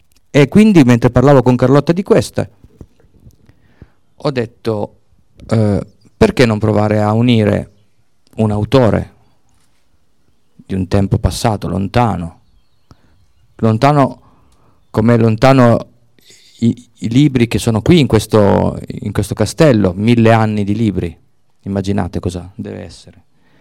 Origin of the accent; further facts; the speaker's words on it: Canelli, Piedmont, Italy; born there; e io sono nato a Canelli